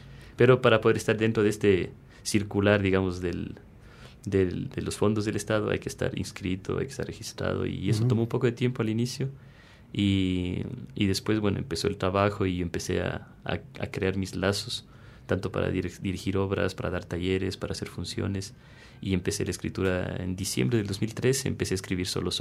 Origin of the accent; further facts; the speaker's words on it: Cuenca, Azuay, Ecuador; yo crecí en Cuenca, cuando Cuenca era